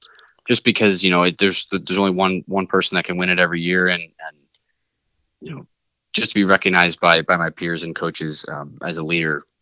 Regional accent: Noblesville, Indiana, United States; I mean, it's really nothing fancy. You know, I grew up, I went to Catholic school. I went to Catholic high school. Played a lot of my golf in the public courses in the area.

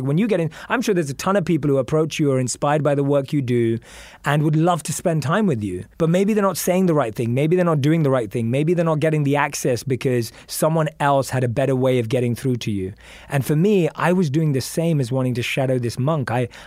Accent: London, United Kingdom; I'm a kid growing up in London who thinks he's really cool, listens to rap music.

